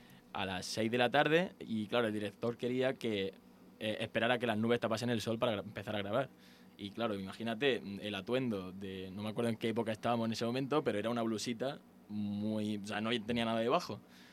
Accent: Granada, Andalusia, Spain; Bueno, pues yo soy de Granada.

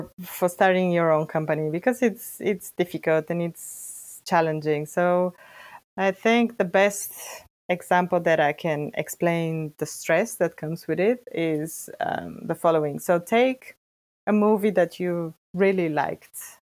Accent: Bulgaria; English is a second language; I am originally from Bulgaria and I did my bachelor's studies there.

